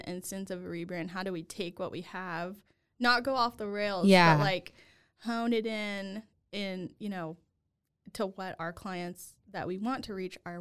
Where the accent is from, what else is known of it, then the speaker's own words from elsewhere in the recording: Louisiana, United States; I mean, I grew up in Louisiana. My mom is from Missouri, and my dad's family is from Mississippi, so I grew up thinking I was like a full-blown Cajun in Louisiana